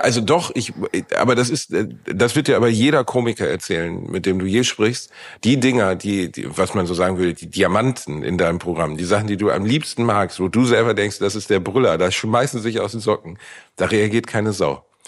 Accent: Gelsenkirchen, North Rhine-Westphalia, Germany; born there; Ich bin in Gelsenkirchen geboren, im tiefsten Ruhrpott, in Gelsenkirchen, Schalke.

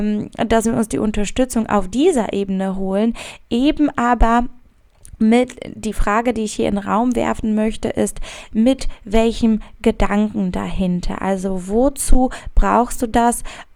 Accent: Szczecin, West Pomeranian Voivodeship, Poland; Also ich komme ursprünglich aus Stettin

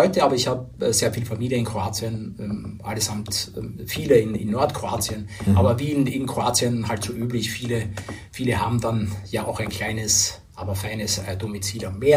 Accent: Vienna, Austria; Ich bin Wiener, ja, ich bin in Simmering geboren.

